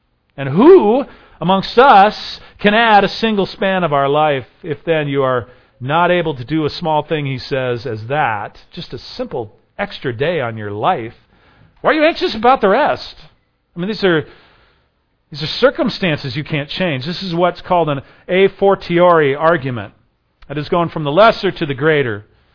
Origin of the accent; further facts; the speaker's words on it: California, United States; And I grew up in Northern California, plenty of fog in Northern California.